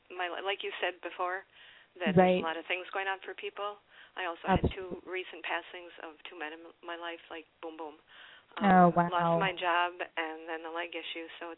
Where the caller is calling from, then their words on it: Wisconsin, United States; I'm calling from Wisconsin.